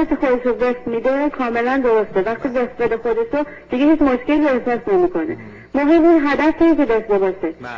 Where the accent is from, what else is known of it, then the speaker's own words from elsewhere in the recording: Iran; moved away as an adult; now in Denmark; من 2 سال پیش ازدواج کردم، از ایران اومدم به دامار.